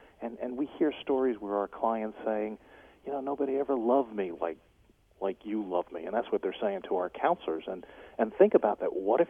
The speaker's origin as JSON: {"language": "English", "town": "Stony Brook", "region": "New York", "country": "United States", "tie": "born or raised there", "said": "My three brothers and I were raised in the Stony Brook, Long Island, and went to Catholic school. I went to St. Anthony's High School in Smithtown at the time."}